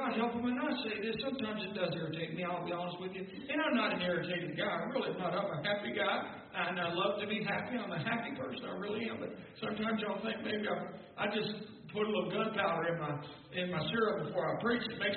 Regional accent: Kentucky, United States; born or raised there

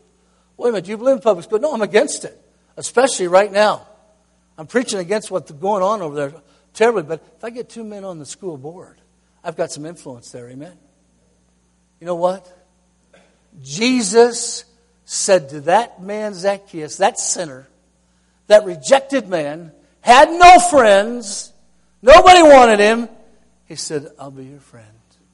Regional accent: Tennessee, United States; I'm from Tennessee.

